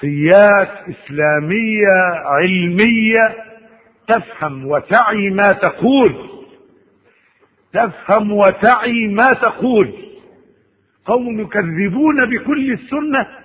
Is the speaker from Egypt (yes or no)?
yes; Egypt; لها مقام كبير عندنا في مصر